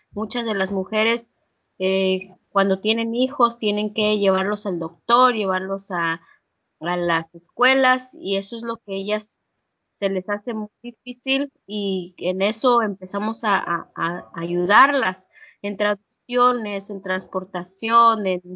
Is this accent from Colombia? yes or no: no; Tenejapa, Chiapas, Mexico; now in Tampa, United States; Soy originaria de Tenejapa. Mis papás y mis hermanos viven en San Cristóbal y nosotros vivimos en Tampa, Florida. Mi esposo, mis dos hijos y yo vivimos en Tampa, Florida.